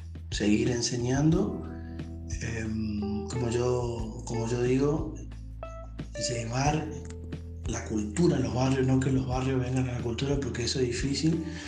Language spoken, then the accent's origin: Spanish; Presidencia Roque Sáenz Peña, Chaco, Argentina; moved away as an adult; now in General Pinedo, Argentina; Vine a General Pinedo porque yo soy oriundo de Presidencia Roque Sáenz Peña, radicado en General Pinedo hace 14 años.